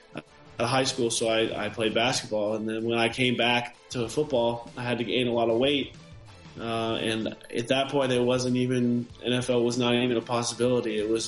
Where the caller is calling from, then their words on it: Columbus, Ohio, United States; I'm calling you from my house in Columbus.